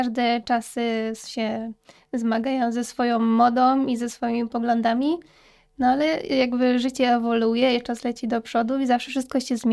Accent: Ruda Śląska, Silesian Voivodeship, Poland; Od dziecka mieszkamy i pracujemy w Rudzie Śląskiej.

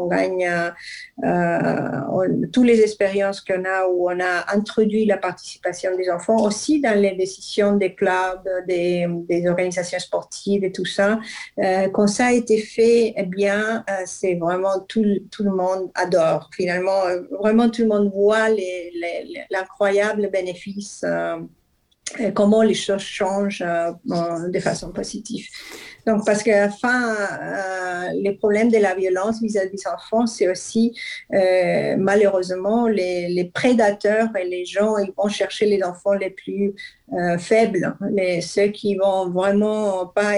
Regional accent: Spain; now in France; Moi, je suis espagnole. On habite en France.

